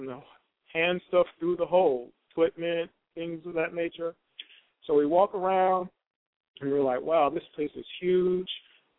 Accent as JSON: {"language": "English", "town": "Atlanta", "region": "Georgia", "country": "United States", "said": "I'm from Atlanta. Everybody knows this. Most people do."}